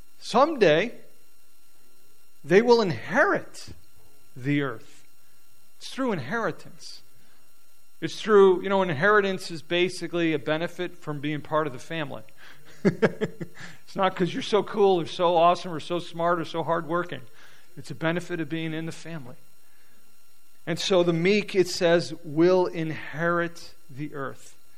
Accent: England, United Kingdom; I'm English, by the way, so I'm not trying to offend anybody.

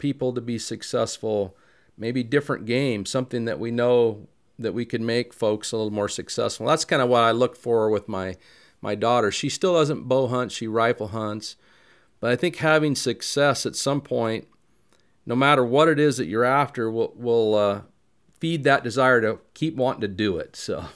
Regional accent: Oregon, United States; Where I grew up in Eastern Oregon, there wasn't really an opportunity to learn in the way that you're talking about.

